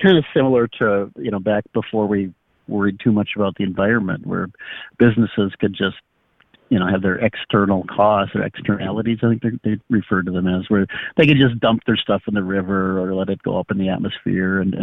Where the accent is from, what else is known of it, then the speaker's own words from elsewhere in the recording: Minnesota, United States; When I interviewed for a job one time, they found out I was from Minnesota